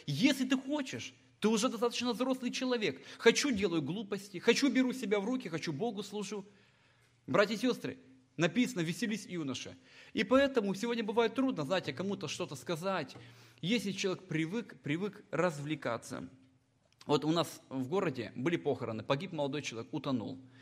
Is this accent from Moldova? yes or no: yes; Moldova; moved away; Ну, я приехал с Молдавии, у нас таких парков не было.